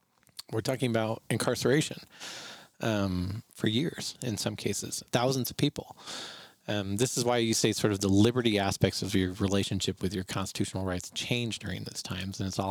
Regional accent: United States; Just as an American, the political movements that were made during World War I and World War II

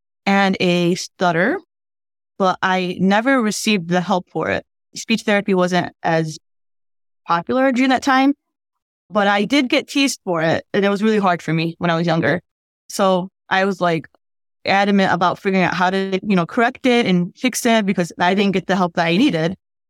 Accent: Ann Arbor, Michigan, United States; I am from Ann Arbor, Michigan

